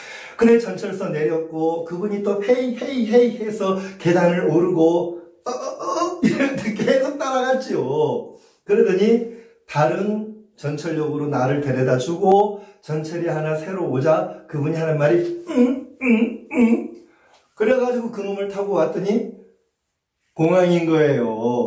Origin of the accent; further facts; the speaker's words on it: South Korea; 어느 나라 사람이냐고 뭐 이제 뭐 그 정도는 코리아에서 코리아